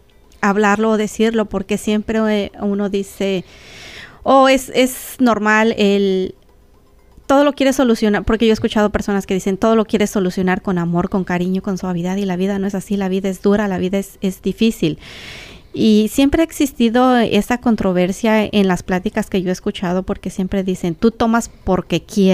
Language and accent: Spanish; Oaxaca, Mexico; hablando como oaxaqueños, en nuestra cultura